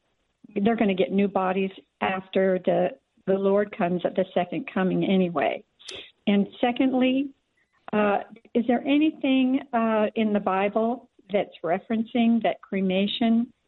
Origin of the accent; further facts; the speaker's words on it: Idaho, United States; now in Portland, United States; I'm from Idaho, actually.